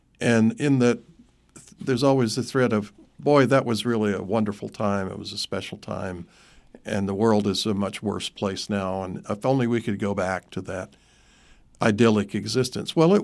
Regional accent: Gaffney, South Carolina, United States; I mentioned that I grew up in Gaffney, South Carolina, which is in some ways, it's an interesting little community.

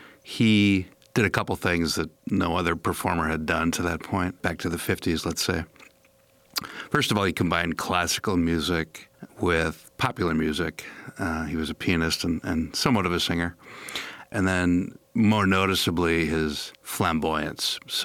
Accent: Cedarburg, Wisconsin, United States; So, you know, I grew up near Milwaukee in Cedarburg, and as a kid was vaguely familiar with Liberace.

